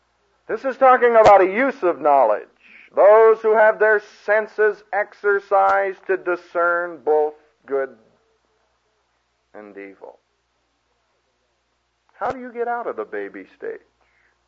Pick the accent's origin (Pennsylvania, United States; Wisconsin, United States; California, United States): Pennsylvania, United States; Philadelphia; I was born and reared in Philadelphia, and we used to go to see the Philadelphia Athletics and Phillies play in Shibe Park